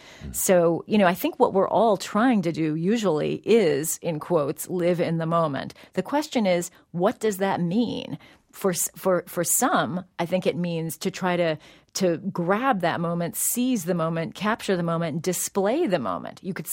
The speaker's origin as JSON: {"language": "English", "town": "San Francisco", "region": "California", "country": "United States", "tie": "born or raised there", "said": "But, you know, I grew up in San Francisco basically in the 1970s, where the city was really drenched in a sense of what protest had meant in the 1960s"}